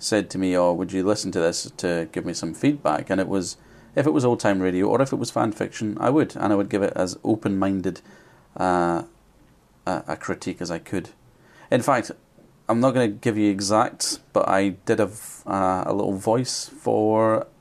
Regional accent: United Kingdom; I'm aware of it, but I'm British, so I didn't ever listen to it in the States.

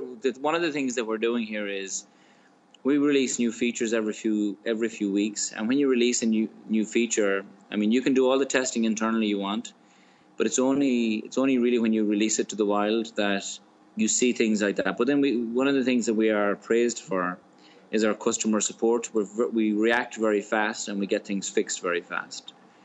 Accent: Tuam, County Galway, Ireland; we've got our friends from my hometown. So they play a course called Tuam Golf Course in Galway in Ireland on the west coast, and another course called Athenry and Ballinrobe.

